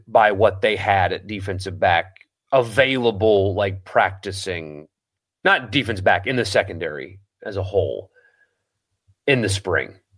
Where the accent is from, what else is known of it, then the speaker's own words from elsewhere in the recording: South Carolina, United States; I know I'm from South Carolina. I didn't go there for a reason, though.